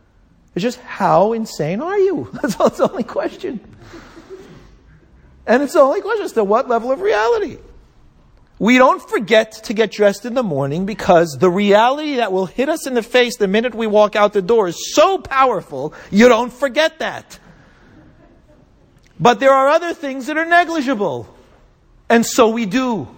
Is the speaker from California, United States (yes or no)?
yes; Los Angeles, California, United States; I grew up in Los Angeles. There was one man in the synagogue.